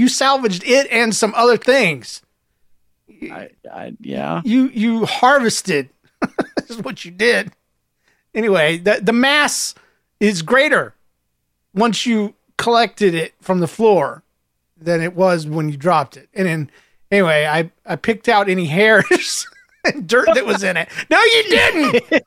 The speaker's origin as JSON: {"language": "English", "region": "Alberta", "country": "Canada", "said": "I'm from Atlanta. No, I'm sorry. I can't read Alberta, Canada."}